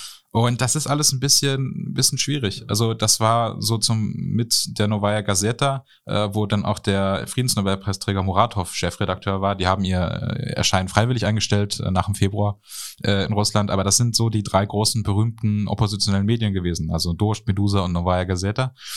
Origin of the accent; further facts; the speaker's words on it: East Germany, Germany; bin jetzt Ossi und will ich jetzt, dass meine in Anführungszeichen meine Vergangenheit eben als Ostdeutsche abgewickelt wird